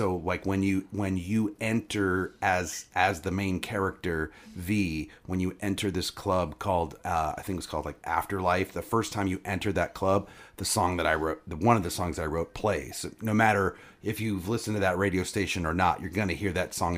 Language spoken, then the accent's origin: English; Virginia, United States; I grew up in Virginia, near there, in the woods of Virginia.